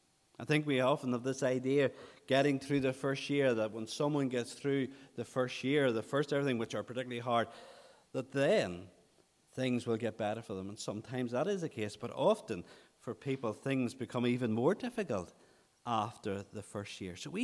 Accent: United Kingdom; Most of us would count ourselves as British and we believe in the stiff upper lip.

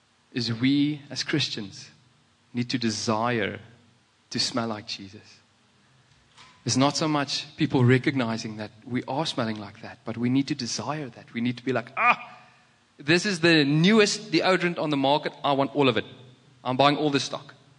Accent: South Africa; accent: Afrikaans; English is a second language; And the Afrikaners, so I'm Afrikaans, if you can hear by my accent.

